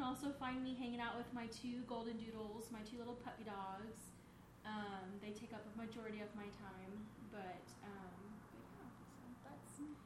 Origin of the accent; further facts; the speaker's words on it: Texas, United States; I'm from Texas, born and raised, never left, but I do love to travel.